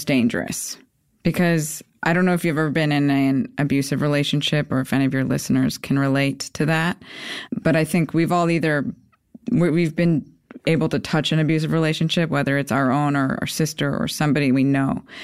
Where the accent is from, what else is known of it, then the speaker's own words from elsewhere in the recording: Chicago, Illinois, United States; now in Los Angeles, United States; You know, because I'm from Chicago. I trust people. I trusted people. LA makes you a little hardened